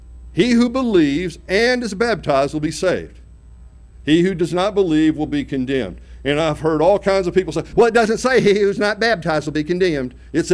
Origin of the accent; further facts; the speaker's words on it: Arkansas, United States; But I grew up in the Delta of Northeast Arkansas. I'm just a simple guy that grew up in a simple area.